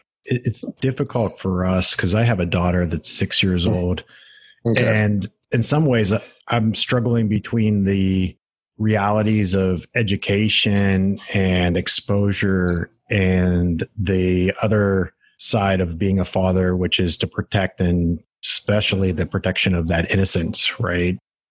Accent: Pennsylvania, United States; I'm from Western Pennsylvania, the smallest town you could imagine.

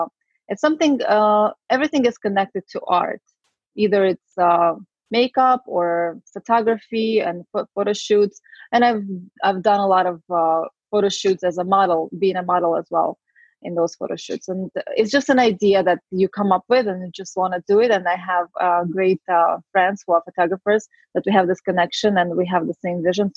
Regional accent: Russia; English is a second language; moved away as an adult; also born or lived in Azerbaijan; now in United States; So yes, I do come from Russia, former US, but I am Armenian. My background, I was born in Azerbaijan, and then my family moved to Russia. So I grew up there and went to Russian school and college there as well.

